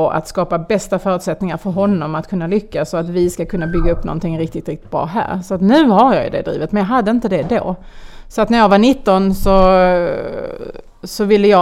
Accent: Skanör med Falsterbo, Skåne, Sweden; born or raised there

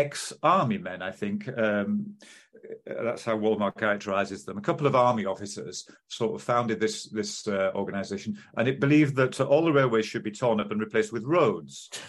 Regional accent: York, Yorkshire and the Humber, United Kingdom; And my equivalent of Louth was Whitby, growing up in York.

